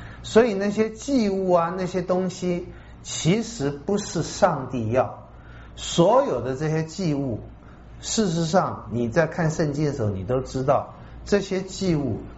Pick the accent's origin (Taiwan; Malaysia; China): China; 哎，这也跟我们中国人有点像